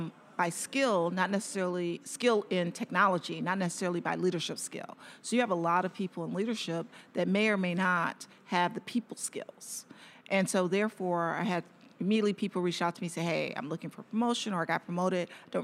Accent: Detroit, Michigan, United States; It's in Michigan. I'm from Detroit.

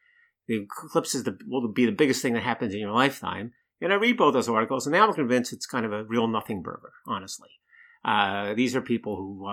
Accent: Northeast, United States; Well, I'm from the Northeast.

